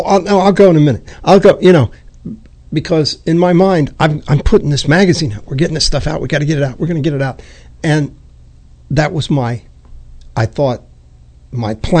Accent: Ohio, United States; now in New York, United States; And I grew up very poor in Ohio, came to New York

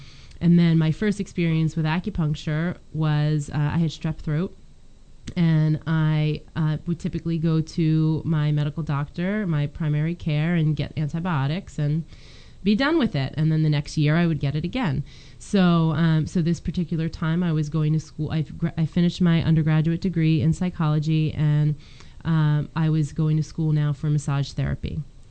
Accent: New Jersey, United States; No, I was born and raised in Hunterdon County and went to high school here.

